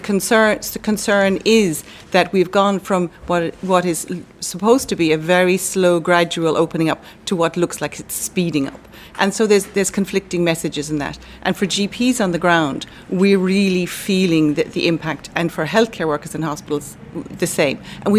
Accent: Ireland; I mean, as an Irish community, we've done really, really well, and we've showed significant social solidarity.

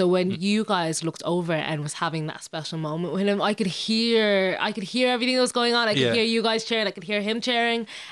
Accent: Ireland; being black Irish and being so young

